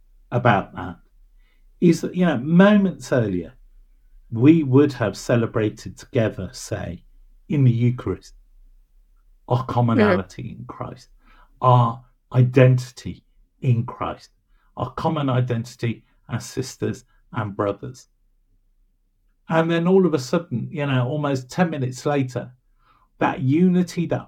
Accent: Birmingham, West Midlands, United Kingdom; And I'll say, oh, I'm really from Birmingham, you know, in that sense of laying it on and proving it.

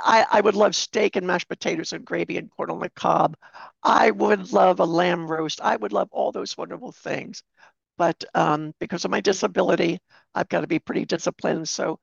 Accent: Maryland, United States; because I'm from Maryland, and that's the East Coast, as you know, of the United States, I love Maryland crab cakes.

